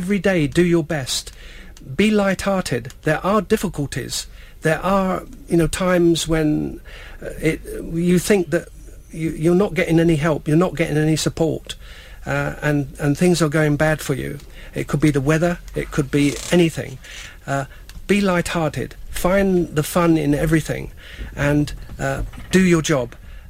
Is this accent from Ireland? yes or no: no; England, United Kingdom; I come from England and I've come to South Sudan